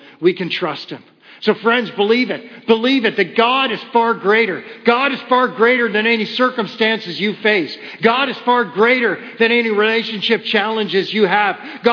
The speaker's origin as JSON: {"language": "English", "town": "Kitchener", "region": "Ontario", "country": "Canada", "tie": "born or raised there", "said": "I grew up in Kitchener, Ontario."}